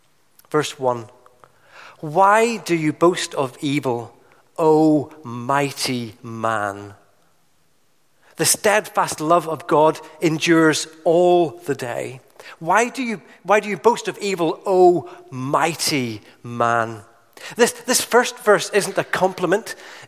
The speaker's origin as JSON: {"language": "English", "region": "Northern Ireland", "country": "United Kingdom", "said": "I'm from Northern Ireland, you'll have guessed that."}